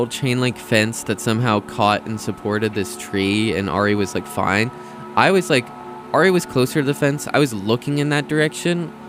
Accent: Boston, Massachusetts, United States; growing up in the Boston area, snow is, like, something that we experienced a bunch

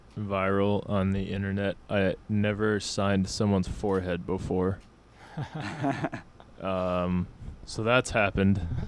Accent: Massachusetts, United States; I'm from the North Shore area of Massachusetts.

